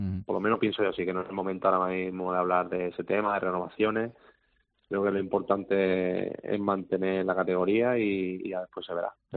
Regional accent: Málaga, Andalusia, Spain; yo tenía ese sueño de jugar en el equipo de mi tierra, en el Málaga Club de Fútbol y lo he conseguido.

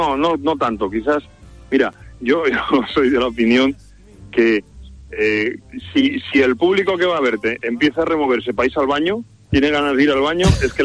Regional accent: Spain; a mí me parece increíble cómo somos los españoles

